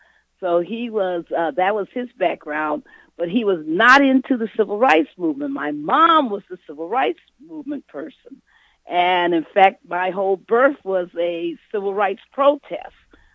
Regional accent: Los Angeles, California, United States; also born or lived in Long Beach / Oakland; I was born in Long Beach and lived in Southern California, and then we migrated up to Northern California and lived in Oakland for a couple of years and came back to South Central, lived in Watts, and then, you know, was raised in, Echo Park, Silver Lake area

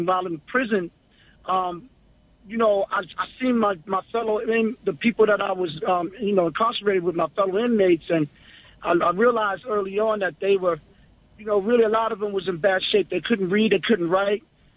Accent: New York City, New York, United States; I am a native New Yorker, proud brother, Brooklynite. I was born and raised in Brownsville in East New York, Brooklyn.

